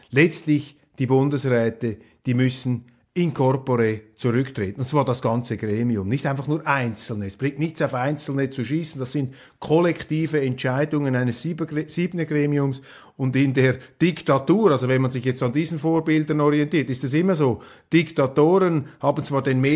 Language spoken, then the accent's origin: German; Switzerland; mit der man sich auch als Schweizer anfreunden muss.